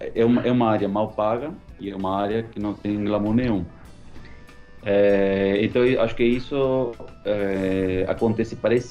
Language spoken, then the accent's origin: Portuguese; Córdoba, Argentina; Portuguese is a second language; eu sou de Córdoba, e nessa época estava começando os programas de TV de gastronomia muito forte na Argentina.